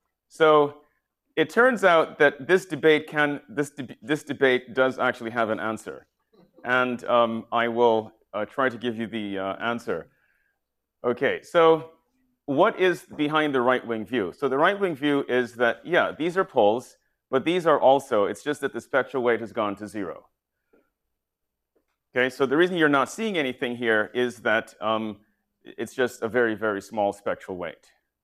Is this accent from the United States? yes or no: no; Tobago, Trinidad & Tobago; moved away; also born or lived in North America; So I'm not from North America, but I landed in North America in 68 in Boston, and my first sport was hockey. So I grew up playing hockey, which is a sort of unexpected sort of thing. But anyway, you know, someone from Tobago.